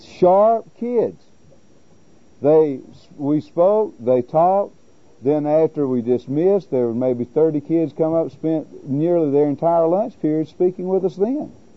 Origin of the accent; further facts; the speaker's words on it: the South, United States; accent: southern; And with my southern accent, some say I still don't.